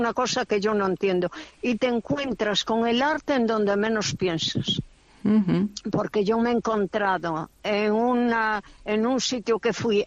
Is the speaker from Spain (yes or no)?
yes; Zamora, Castile and León, Spain; born there; Sigo siendo, adorando mi tierra al máximo. Quiero a toda España, a uh-huh. toda, me da igual. Y adoro Zamora.